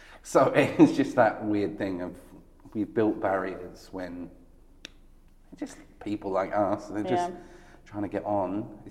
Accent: England, United Kingdom; As English people, we imagine Europe as something different to us.

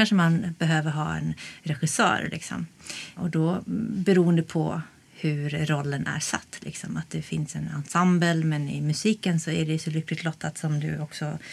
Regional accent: Norway; Swedish is a second language; also born or lived in Germany; Jag är sångerska och jag är norsk och tysk.

